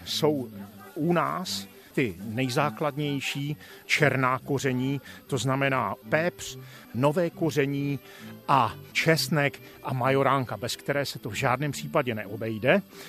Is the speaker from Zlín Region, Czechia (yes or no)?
no; Moravian-Silesian Region, Czechia; U nás ve Slezsku to tak není, protože máme trošičku tu škálu těch výrobků a to složení jiné.